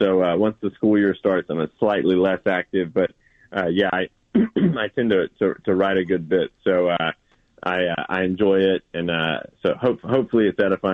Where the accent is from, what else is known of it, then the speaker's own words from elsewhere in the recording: the South, United States; I'm from the American South. My grandmother's from far west Texas, so I grew up with a lot of spicy stuff.